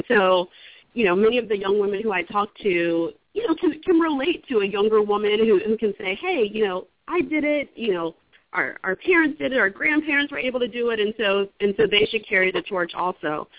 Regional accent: Hampton, Virginia, United States; now in Washington, D.C., United States; I am based in Washington, D.C., right in the heart of the city. I'm originally from Hampton, Virginia, so I've stayed in the Mid-Atlantic region

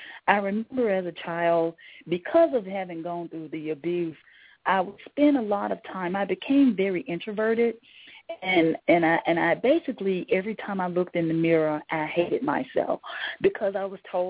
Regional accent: Mississippi, United States; And I'm from Mississippi, so I went to a really, really old Southern Baptist church

